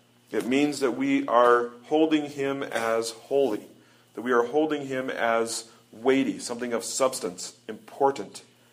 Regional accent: United States; we may not be an official head of state, but as an American, we do represent America, the United States of America.

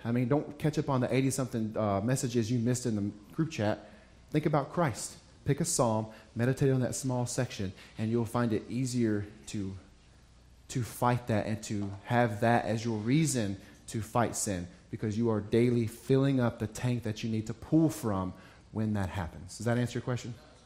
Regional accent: United States; And I am a proud American, but there are baggage we can take into our faith from being an American

